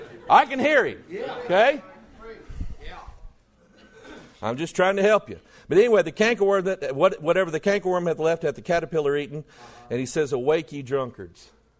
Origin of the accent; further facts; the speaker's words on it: Festus, Missouri, United States; also born or lived in Pine Bluff, Arkansas; I was born in Pine Bluff, but I learned how to count in Missouri. Amen. Yeah, in Festus.